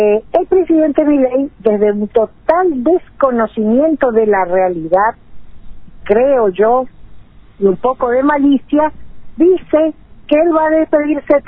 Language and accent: Spanish; Argentina; como argentina, da vergüenza que nosotros tengamos un gobierno integrado por esta gente